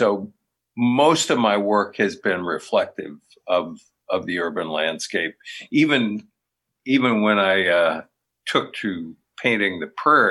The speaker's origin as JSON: {"language": "English", "town": "Champaign", "region": "Illinois", "country": "United States", "tie": "born or raised there", "said": "I grew up downstate in Champaign, Illinois"}